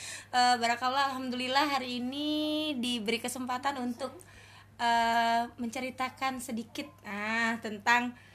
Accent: Makassar, South Sulawesi, Indonesia; now in Maros, Indonesia; setelah saya merantau dari Makassar, Alhamdulillah diberi kesempatan untuk sempat tinggal di kota besar di Sulawesi Selatan. Saya tinggalnya di Maros itu tempo hari.

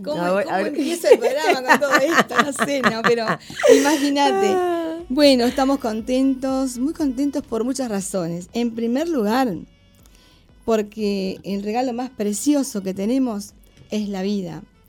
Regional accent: Uruguay; estamos como uruguayos con el corazón muy conmovido

